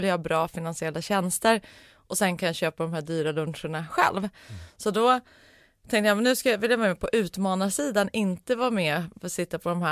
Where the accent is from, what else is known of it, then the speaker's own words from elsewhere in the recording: Norrland, Sweden; Ursprungligen så är jag uppvuxen i Norrland, men det var ju väldigt länge sedan. Men i en entreprenöriell familj